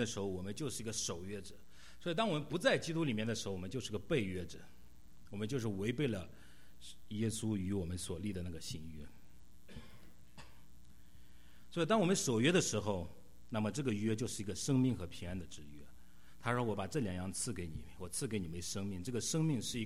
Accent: China; 因为我们中国人讲关系，对不对？讲关系，我们中国人从小的时候就受这样的教育

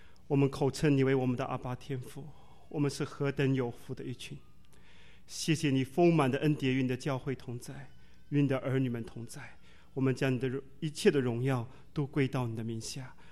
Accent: Ningbo, Zhejiang, China; also born or lived in Changchun; 我是在宁波长大，那我到了东北

